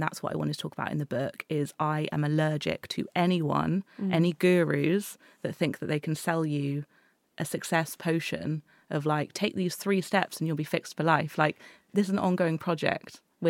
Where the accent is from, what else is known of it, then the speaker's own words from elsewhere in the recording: Exeter, South West England, United Kingdom; And I think for me, I feel very, very lucky, because I grew up in Exeter.